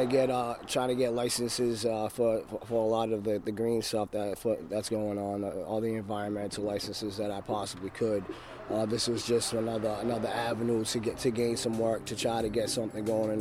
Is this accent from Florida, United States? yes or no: no; New Bedford, Massachusetts, United States; I'm from New Bedford.